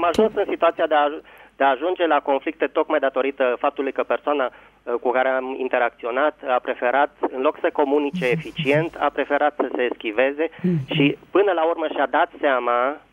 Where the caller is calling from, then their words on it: Bucharest, Romania; din București.